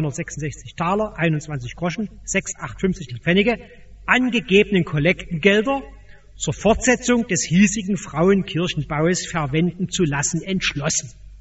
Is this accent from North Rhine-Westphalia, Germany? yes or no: no; Dresden, Saxony, Germany; Ich bin in Dresden geboren und ich bin oft an dieser Kirche als Kind vorbeigegangen.